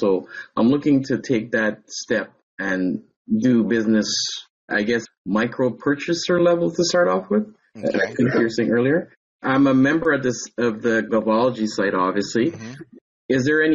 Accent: Ottawa, Ontario, Canada; I'm from Ottawa, Canada, here in Ontario, right close to the border.

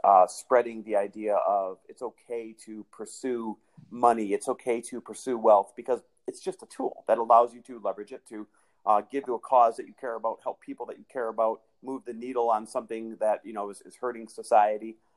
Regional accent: Midwest, United States; Midwest born and raised, and like the really cool thing about being born and raised in the Midwest is you're given things like a great work ethic and good family values

